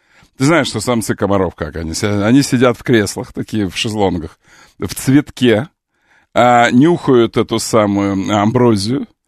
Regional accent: Ukraine; Я здесь украинец, единственный.

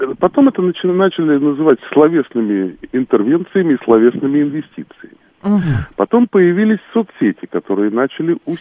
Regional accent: Lyubertsy, Moscow Oblast, Russia; Я тоже из Люберец.

